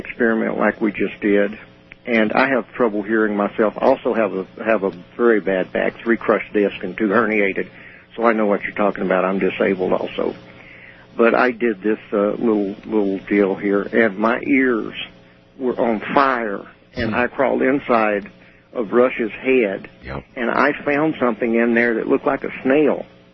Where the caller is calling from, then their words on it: Globe, Arizona, United States; I'm calling from Globe, Arizona, but I'm listening from KKOB